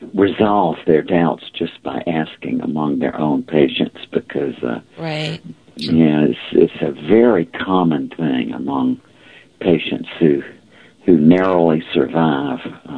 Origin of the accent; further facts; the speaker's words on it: Macon, Georgia, United States; some of the people that I grew up with in Macon, Georgia, had already gone to medical school. I went to medical school in Georgia.